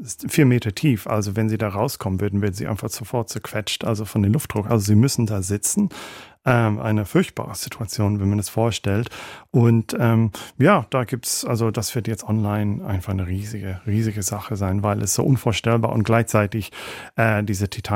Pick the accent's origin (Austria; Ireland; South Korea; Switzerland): Ireland; German is a second language; Also ich komme aus Irland.